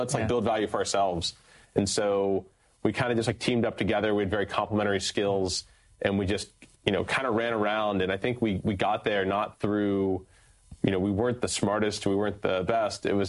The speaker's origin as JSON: {"language": "English", "town": "Cincinnati", "region": "Ohio", "country": "United States", "tie": "born or raised there", "said": "33 now, but I was born and raised in the Midwest. So I was from Cincinnati."}